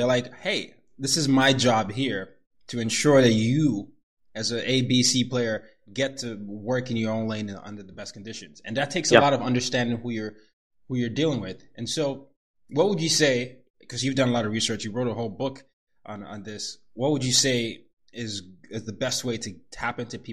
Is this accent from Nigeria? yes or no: yes; Nigeria; moved away; But when I grew up in Nigeria, I was fine. I was like, just a normal kid.